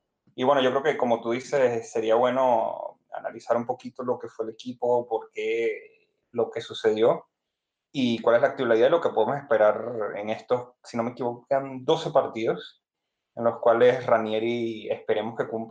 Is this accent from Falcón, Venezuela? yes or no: no; Caracas, Capital District, Venezuela; Para el que no sabe, yo soy de Caracas, Venezuela.